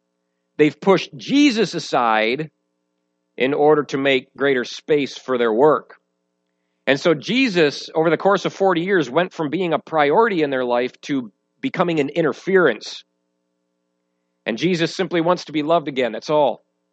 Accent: Midwest, United States; I'm a Midwesterner. I'm a rather independent guy.

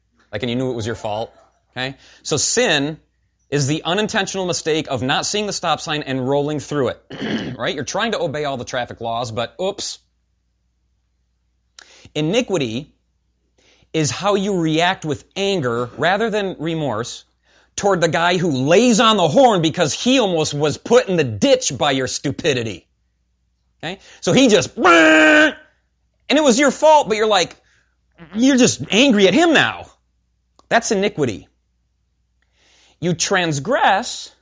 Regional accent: Ireland; I'm Irish. It's just how we are. It's my whole family's that way. It's in our blood.

